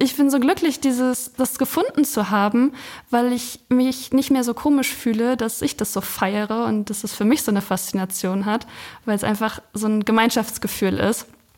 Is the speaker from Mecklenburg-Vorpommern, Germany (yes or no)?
yes; Ueckermünde, Mecklenburg-Vorpommern, Germany; born there; Ich bin in Ueckermünde geboren. Das ist jetzt nicht so ganz Ostseeküste. Das ist am Stettiner Haff. Das ist nochmal so eine extra Pfütze.